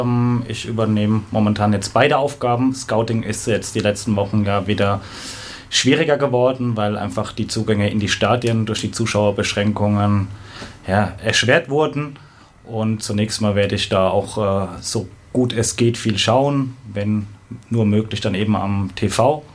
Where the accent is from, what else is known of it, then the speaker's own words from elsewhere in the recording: Weinheim, Baden-Württemberg, Germany; Also grundsätzlich bin ich ein Kind der Region, bin in Weinheim geboren, also unweit entfernt vom Waldhof. Bin dort aufgewachsen in der Nähe, in Weinheim zur Schule gegangen